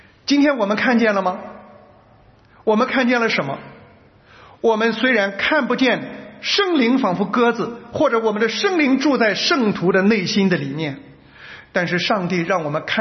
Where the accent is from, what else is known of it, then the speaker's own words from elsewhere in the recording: China; now in Australia; 我们是中国人？我们是华人？我们现在在哪里？我们在 Australia。 我那时候来澳洲的时候，